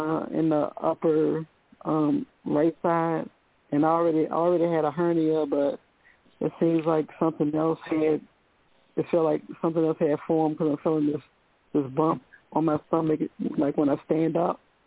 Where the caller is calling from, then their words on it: Virginia, United States; from Virginia.